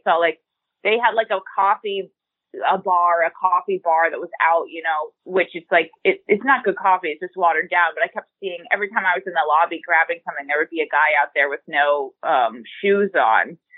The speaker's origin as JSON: {"language": "English", "region": "Midwest", "country": "United States", "said": "No, I'm from the Midwest. You get it."}